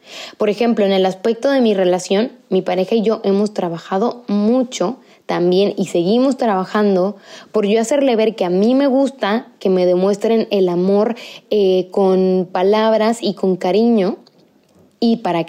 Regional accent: Mexico; Yo, por ejemplo, que soy de México

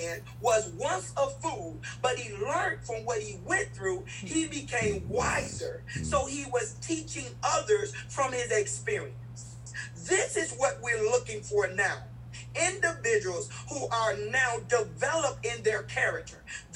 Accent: Mississippi, United States; moved away; I stayed in the inner city when I came from Mississippi.

